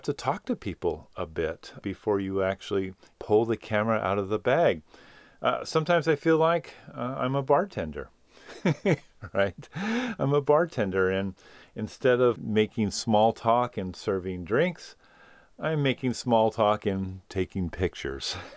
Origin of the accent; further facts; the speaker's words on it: United States; And being an American, you know, I can only really speak to American behavior